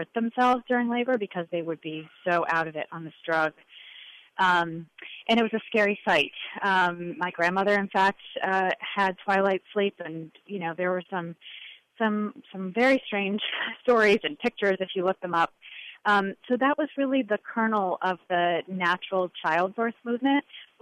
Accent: United States; I think that especially being an American woman, we have this sense, an arrogant sense really, that the way we do things in this country are the best in the world.

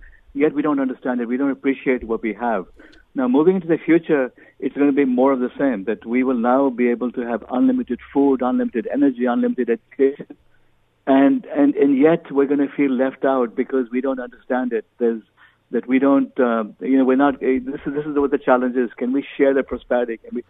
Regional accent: India; born there; I was born in India. You go back to ancient India, what we valued was knowledge, enlightenment.

